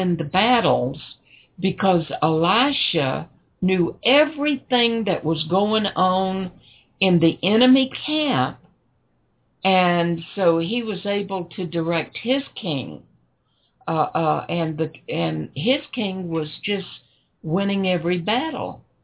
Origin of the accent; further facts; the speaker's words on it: the South, United States; just to prove I'm a Southerner.